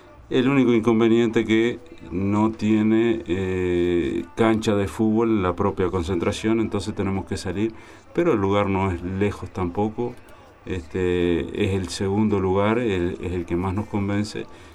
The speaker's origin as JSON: {"language": "Spanish", "town": "Paso de los Toros", "region": "Tacuarembó", "country": "Uruguay", "tie": "born or raised there", "moved": "as an adult", "lives_now": "Montevideo, Uruguay", "said": "Yo vengo del interior, yo soy nacido y mis primeros años de estudios lo hice en Paso de los Toros, en mi ciudad natal. Y vine exclusivamente a hacer el ICEF a Montevideo"}